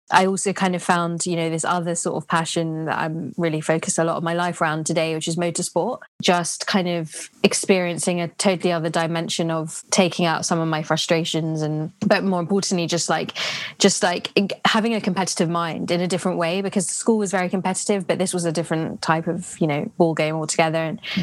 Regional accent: London, United Kingdom; growing up in London

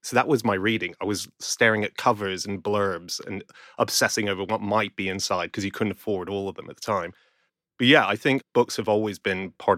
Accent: Australia; I'm Australian.

